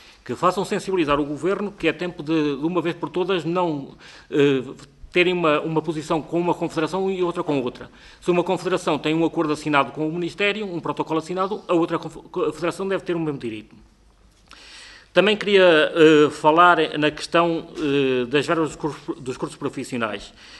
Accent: Castro Daire, Viseu, Portugal; Sou o Vice-Presidente da CNIP … venho de Viseu, mais propriamente de Castro da Aire.

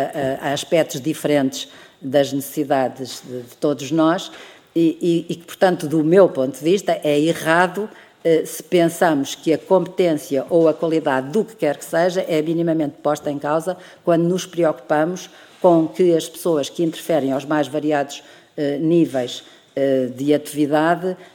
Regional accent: Portugal; como nós, portugueses, somos todos muitíssimo diferentes uns dos outros

